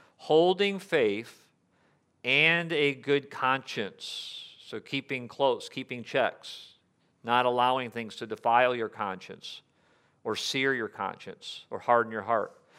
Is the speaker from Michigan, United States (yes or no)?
yes; Michigan, United States; Well, if you travel to northern Michigan, and I was born and raised in Michigan